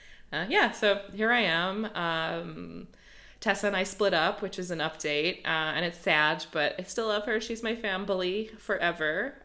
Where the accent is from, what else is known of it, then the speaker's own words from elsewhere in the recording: United Kingdom; That's how I talk now. I'm British.